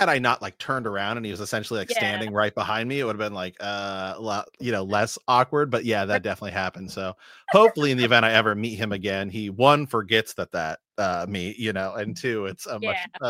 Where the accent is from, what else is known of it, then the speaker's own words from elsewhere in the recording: Ohio, United States; now in Portland, United States; I'm actually from Ohio originally. I was kind of looking at that one, but now I live in Portland